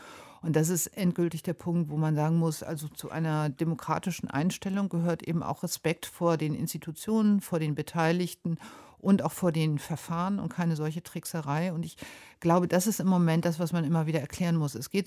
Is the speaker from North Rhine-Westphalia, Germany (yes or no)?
no; Schleswig-Holstein, Germany; Ich bin an der Ostsee aufgewachsen, meine Großmutter hat mir noch viel vom Krieg erzählt. Es kamen Flüchtlinge direkt durch die Neustädter Bucht, wo ich geboren wurde.